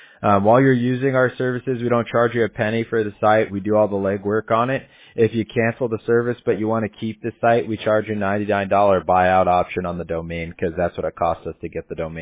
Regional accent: Huntington Beach, California, United States; also born or lived in Santa Ana; I'm from Huntington Beach, born in Santa Ana because I didn't have a hospital to be born at, but I was raised in Huntington Beach.

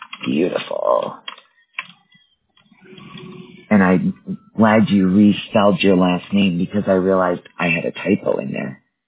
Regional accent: Wisconsin, United States; now in Colorado, United States; I was born and raised in Wisconsin and my cell phone is actually a Wisconsin number. But I live in Colorado, and I have since 2006, 2007.

